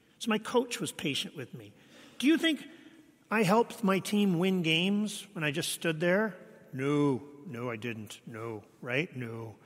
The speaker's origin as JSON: {"language": "English", "country": "Canada", "tie": "born or raised there", "said": "I grew up in Canada"}